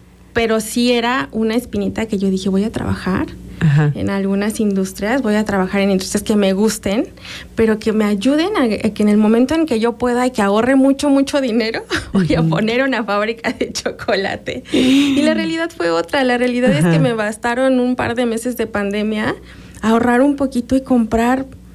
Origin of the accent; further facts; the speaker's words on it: Tecámac, State of Mexico, Mexico; also born or lived in Tlalnepantla; Soy mexiquense, orgullosamente mexiquense. Nacida en Tlalnepantla, crecida en Tecámac. Y a mis 20 años, cuando empecé la licenciatura, un poquito menos, me fui a estudiar a Hidalgo.